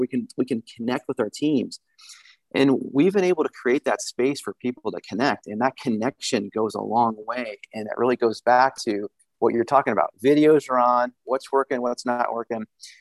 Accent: Midwest, United States; I've moved several times. I'm from the Midwest. And from my time at CVS, I went from Indianapolis to Charlotte.

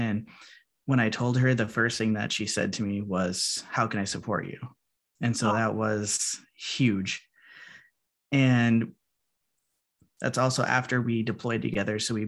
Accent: Minnesota, United States; And also growing up in Minnesota and being a part of the Minnesota Army National Guard

